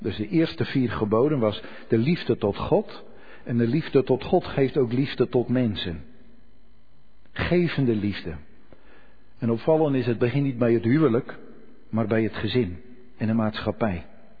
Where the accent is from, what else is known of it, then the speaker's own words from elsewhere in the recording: Netherlands; Dan krijg je dat allergische gedoe van wij als Nederlanders, ik moet niks.